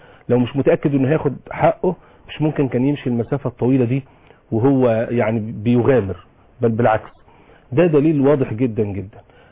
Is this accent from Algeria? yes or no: no; Egypt; إن إحنا مصريين لنا حقوق ولنا واجبات